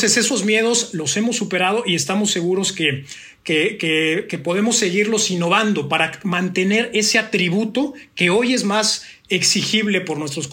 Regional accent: Mexico; Yo vengo de México

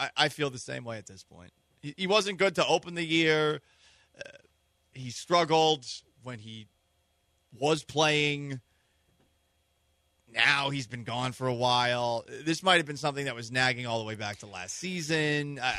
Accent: Massachusetts, United States; my favorite radio show from growing up in Massachusetts

